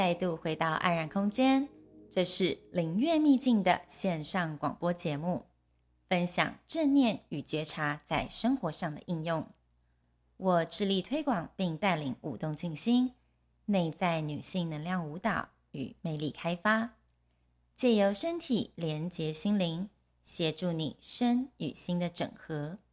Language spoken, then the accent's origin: Chinese; Taiwan; 就是因为我们都是台湾人嘛，就很兴奋